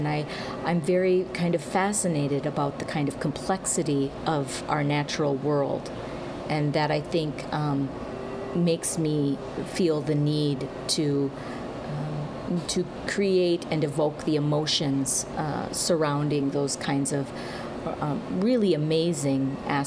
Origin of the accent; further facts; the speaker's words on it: Wisconsin, United States; also born or lived in Michigan / Minnesota; now in Iowa, United States; It's where I grew up. Was born and raised in Wisconsin and have spent time in Michigan and Minnesota and the last 8 years in Iowa.